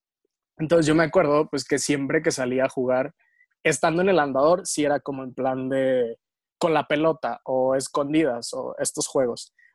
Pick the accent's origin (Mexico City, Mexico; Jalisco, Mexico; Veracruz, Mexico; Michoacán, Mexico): Michoacán, Mexico; Lázaro Cárdenas; born there; Ciudad y Puerto, Lázaro Cárdenas, Michoacán. Súper cerca de Ixtapa, Guerrero.